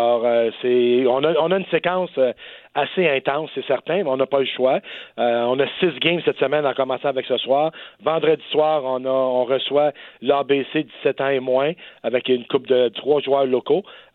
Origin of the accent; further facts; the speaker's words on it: Quebec, Canada; un joueur de la communauté ou une joueuse de chez nous en Outaouais